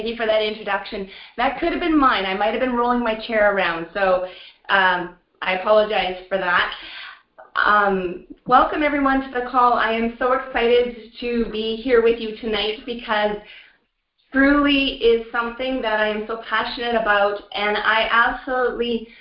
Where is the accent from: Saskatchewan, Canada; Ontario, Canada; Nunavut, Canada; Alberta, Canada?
Saskatchewan, Canada; I am from Saskatchewan, Canada